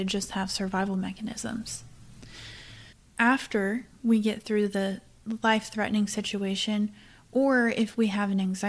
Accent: Tennessee, United States; like I'm from Tennessee, so tornadoes are more common up there.

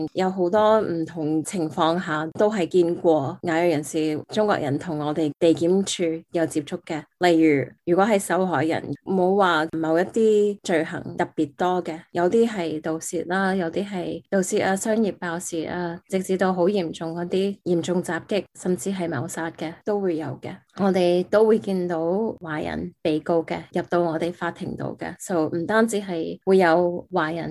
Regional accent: San Francisco, California, United States; 因为我喺三藩市出世同埋长大啦，咁婆婆公公啊嫲嫲爷爷凑大我嘅，佢哋都係新移民过嚟。

